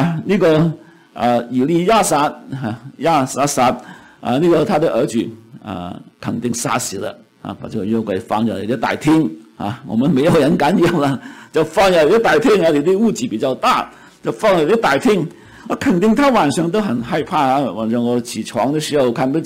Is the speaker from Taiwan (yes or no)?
no; Canada; 我们加拿大人很喜欢讲 sorry